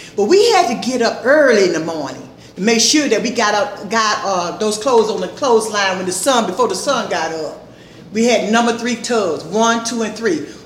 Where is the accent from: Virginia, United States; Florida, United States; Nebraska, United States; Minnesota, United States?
Florida, United States; Apalachicola; I'm from Apalachicola.